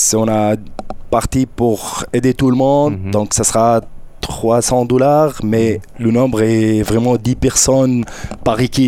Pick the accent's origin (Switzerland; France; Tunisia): Tunisia; J'étais arbitre aussi en Tunisie, parce que je viens de la Tunisie, du nord d'Afrique.